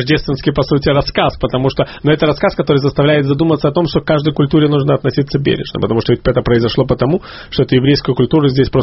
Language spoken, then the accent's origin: Russian; Kyiv, Ukraine; я на идиш не разговариваю, потому что я был из Киева.